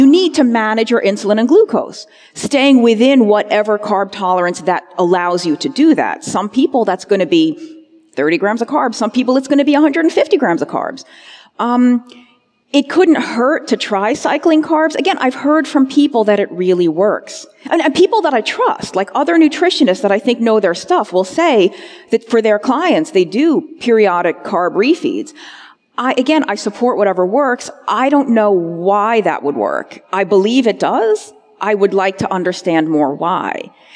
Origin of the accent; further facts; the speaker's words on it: Northern United States, United States; I'm a Yankee, I'm a Northerner, but I'm going to say bless his heart.